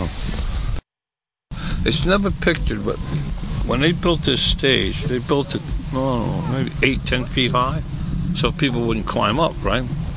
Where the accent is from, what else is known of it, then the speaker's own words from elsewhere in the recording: Levittown, New York, United States; I was in Lake Ronkonkoma at the time. You know, I grew up in Levittown, anyway. So, you know, it was a typical, you know, suburbs deal.